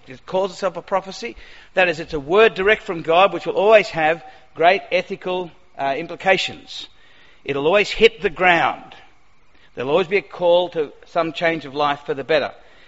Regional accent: Australia; I did feel a little bit what's it like being an Australian in Christchurch when the World Cup rugby's on?

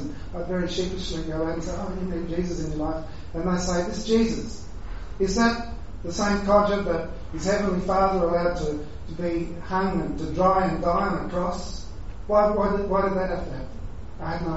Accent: Queensland, Australia; See, as a Queenslander, I can tell you that I've never seen a local flood in Queensland that had nice, clean water flowing.

